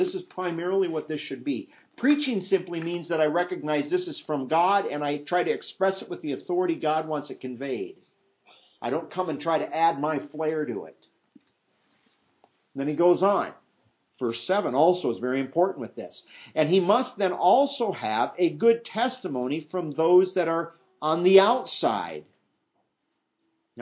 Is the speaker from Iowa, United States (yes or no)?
yes; Iowa, United States; And see, I didn't have this problem growing up in Iowa, because out there the soil is so heavy and so thick